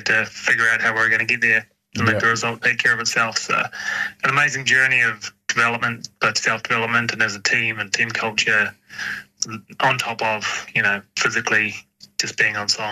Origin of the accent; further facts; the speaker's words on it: Southland, New Zealand; now in Auckland, New Zealand; I grew up in Southland, yeah. Very much still part and parcel of what shaped me and who I am. Growing up on a farm out in the Catlins. Mm-hmm. But I've been in Auckland long enough that with the announcement last week, they listed me as Auckland